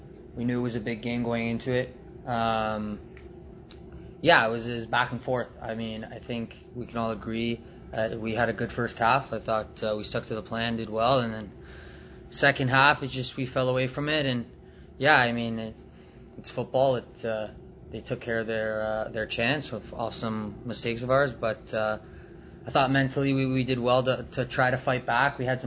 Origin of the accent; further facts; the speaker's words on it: Newmarket, Ontario, Canada; it's really special to do it for my hometown team. I'm a proud York Region boy. I like to say that I'm from Newmarket